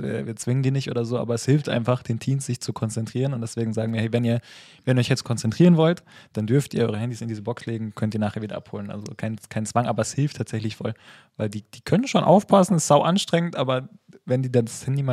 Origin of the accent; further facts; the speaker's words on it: Ingolstadt, Bavaria, Germany; Aus Ingolstadt.